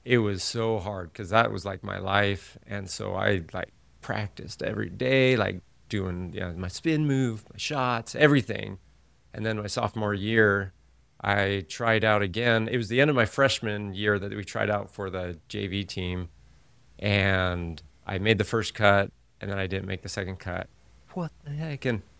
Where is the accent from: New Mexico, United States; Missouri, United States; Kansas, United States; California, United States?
California, United States; Hemet; I grew up in Hemet, California. Not a lot of people know where that is.